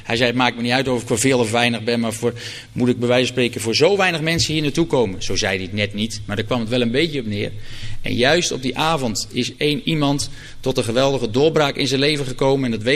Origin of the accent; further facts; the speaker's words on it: Ede, Gelderland, Netherlands; Zelfs, ik kom uit Ede, er zijn veel meer kerken